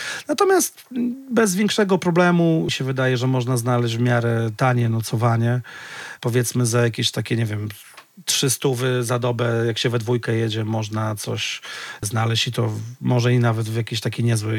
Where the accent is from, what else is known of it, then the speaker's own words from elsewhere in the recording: Białystok, Podlaskie Voivodeship, Poland; sam pochodzę z takiej w miarę niebezpiecznej dzielnicy w Białymstoku